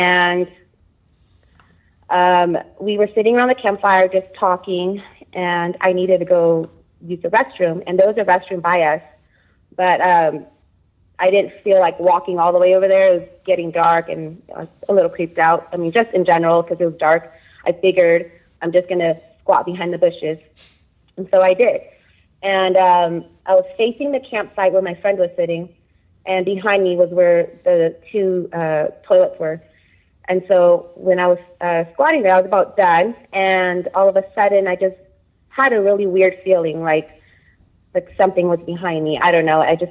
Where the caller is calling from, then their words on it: California, United States; I'm calling from California.